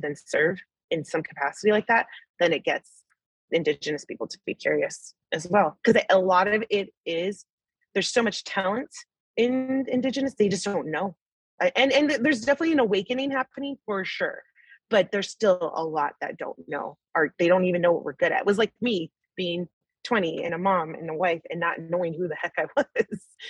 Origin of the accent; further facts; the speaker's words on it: Reno, Nevada, United States; my tribe is located in Nevada, like just outside of Reno, which is my hometown.